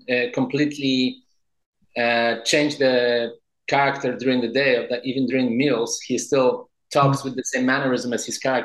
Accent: Wrocław, Lower Silesian Voivodeship, Poland; I got the basics from living in Wrocław and growing up in Poland

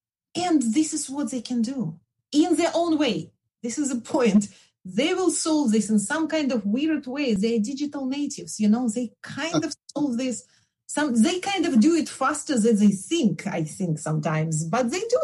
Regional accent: Belarus; as you hear from my accent, I'm from Belarus.

